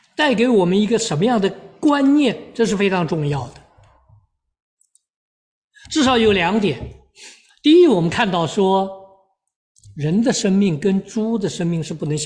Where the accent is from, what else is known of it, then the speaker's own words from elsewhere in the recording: China; 我们中国人受的教育啊，特别是中国大陆历代的教育，我也是在那个背景里边出来的